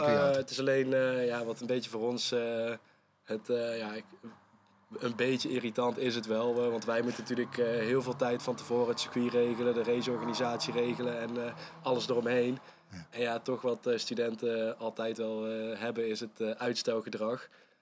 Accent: Veghel, North Brabant, Netherlands; kom ik uit Veghel. Ik ben 22 jaar oud

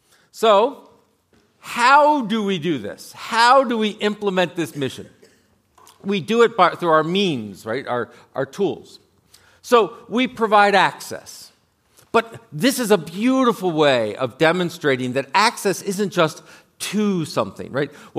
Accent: Texas, United States; I will be seeking asylum from my home state of Texas.

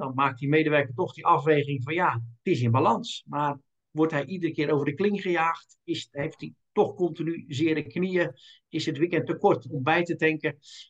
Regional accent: Rotterdam, South Holland, Netherlands; geboren en getogen in Rotterdam. Ik woon er ook nog steeds.

